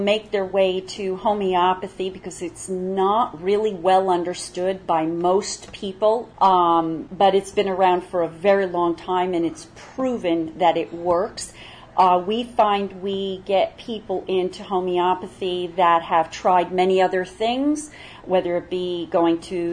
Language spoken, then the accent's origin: English; Boston, Massachusetts, United States; I am from the States, the Boston area, and I have a practice actually all over the U.S. and in Canada.